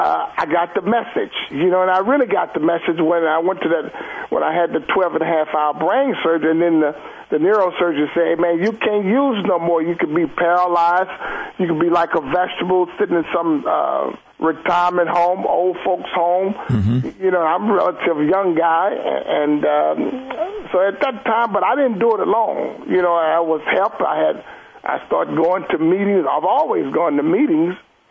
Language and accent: English; Houston, Texas, United States; I was in Houston, and it was the time. I'm from Houston, and mm-hmm. I went to Houston in 1995, and I stayed there until 2004.